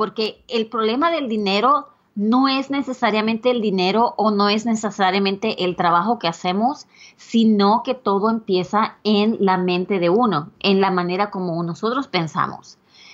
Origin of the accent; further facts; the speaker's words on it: Puerto Rico; now in United States; cuando me mudé de Puerto Rico para aquí, para los Estados Unidos.